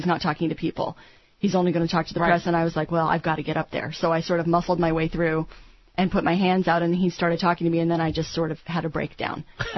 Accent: Iowa, United States; and I'm from Iowa originally, right. So I'm pretty familiar with the territory.

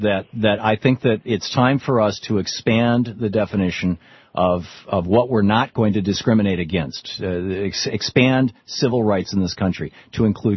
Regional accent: Michigan, United States; the Rust Belt, for example, where I grew up in the Midwest in Michigan, has a completely different culture from California

